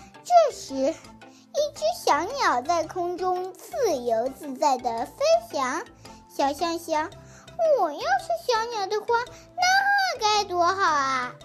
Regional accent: Taigu, Shanxi, China; 大家好，我是来自山西省太谷县的

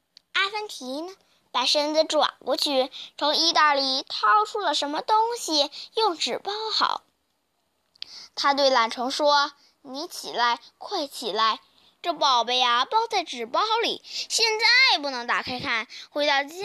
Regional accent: Shenyang, Liaoning, China; 我来自辽宁省沈阳市，

